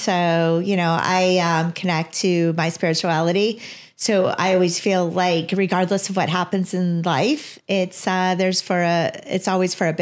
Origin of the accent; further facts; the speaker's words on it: Chicago, Illinois, United States; also born or lived in Kent State, Ohio; I moved back to Chicago after college, after Kent State, back to Chicago then. So I grew up in the Midwest, overall.